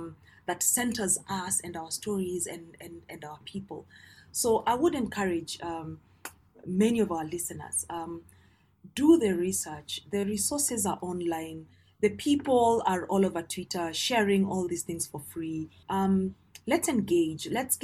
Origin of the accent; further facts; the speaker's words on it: Kenya; And for me, I feel as Kenyan people, we are so detached from our history.